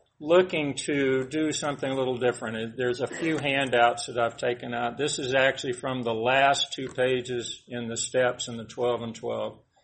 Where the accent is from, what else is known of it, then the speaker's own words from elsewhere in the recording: Marietta, Georgia, United States; also born or lived in Atlanta / East Point; I was born in Atlanta, Georgia Baptist Hospital in 1955. I'm 66 years old. I grew up in East Point until about third grade, and then we moved up to Marietta around Terrell Mill Road up there.